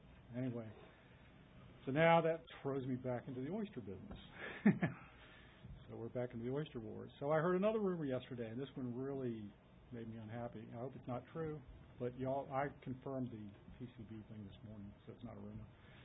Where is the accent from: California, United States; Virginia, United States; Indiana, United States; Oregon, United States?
Virginia, United States; Gwynn's Island; I'm from Gwen's Island. I'm a commercial fisherman, been for my whole lifetime.